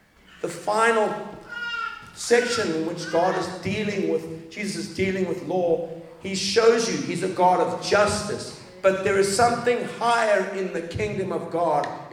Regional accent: Zimbabwe; I've got some brothers here from Zimbabwe. I'm from Zimbabwe.

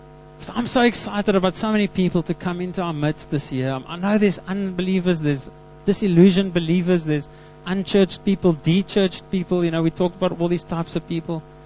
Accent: Karoo, South Africa; growing up in the Karoo, there's not lots of water

